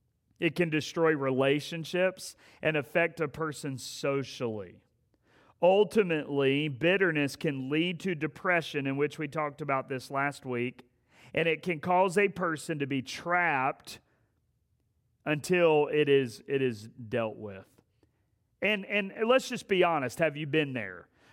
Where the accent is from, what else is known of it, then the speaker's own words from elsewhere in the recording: Asheboro, North Carolina, United States; I grew up in Asheboro, North Carolina, and so I got hired at my home church